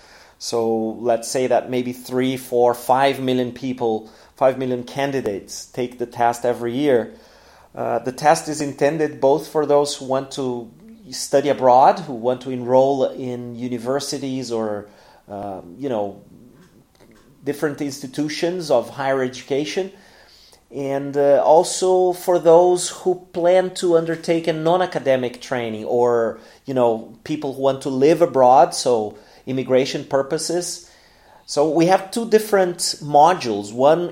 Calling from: Porto Alegre, Rio Grande do Sul, Brazil; English is a second language

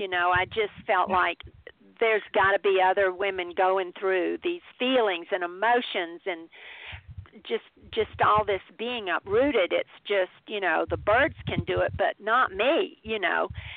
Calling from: Phoenix, Arizona, United States; That's a little bit about me, and I'm calling from Phoenix, Arizona. Gorgeous weather here.

